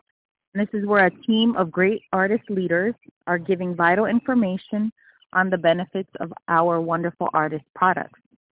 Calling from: Snellville, Georgia, United States; I'm calling from Snellville, Georgia.

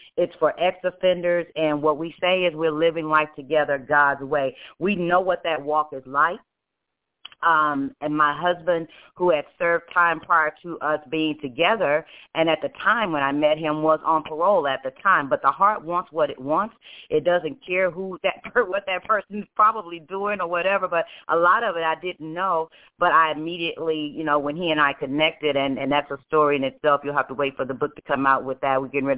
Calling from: Humble, Texas, United States; I'm calling in from Humble, Texas. That's about 5 miles north of the International George Bush International Airport out of Houston, Texas.

